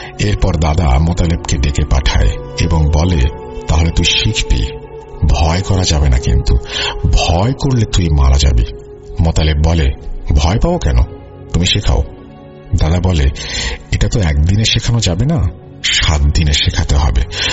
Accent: Kamarkhanda, Rajshahi Division, Bangladesh; আমার বাড়ি সিরাজগঞ্জ জেলার কামারখন্দ থানার ছোট ধোপাকান্দি গ্রামে।

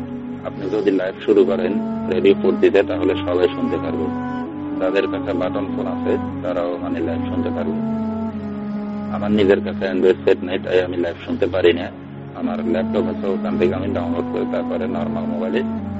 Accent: Feni, Chittagong Division, Bangladesh; আমি ছোট থেকে বড় হয়েছি ফেনী জেলার পুলিশ কোয়ার্টারে, ওখানে আমাদের বাসা ছিল

